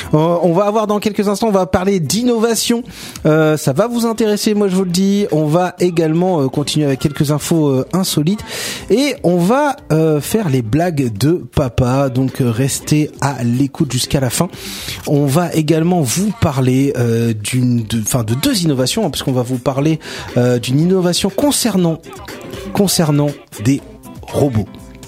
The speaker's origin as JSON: {"language": "French", "town": "Lyon", "region": "Auvergne-Rhône-Alpes", "country": "France", "tie": "born or raised there", "said": "Je suis né et j'ai grandi à Lyon. Jusqu'à l'adolescence, j'allais à la messe avec mes parents"}